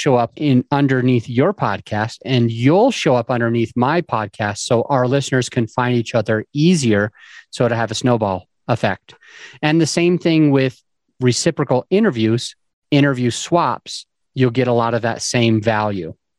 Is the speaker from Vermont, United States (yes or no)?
no; Utah, United States; hey, I'm originally from Utah.